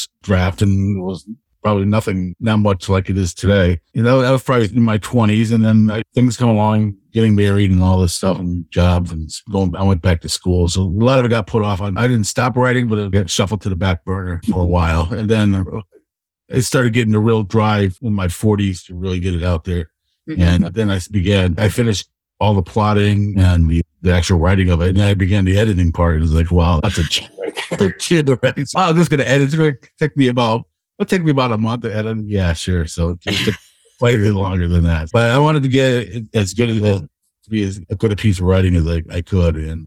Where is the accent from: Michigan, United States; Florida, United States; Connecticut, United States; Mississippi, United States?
Connecticut, United States; South Windsor; So, but we also call it a South Side story because I'm from South Windsor.